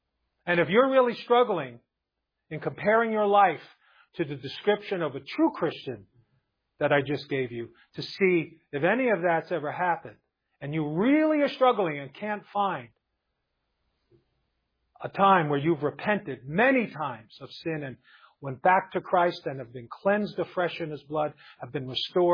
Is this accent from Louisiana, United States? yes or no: no; New York City, New York, United States; As a Jew growing up in New York City, I outmatched most of my peers in Judaism.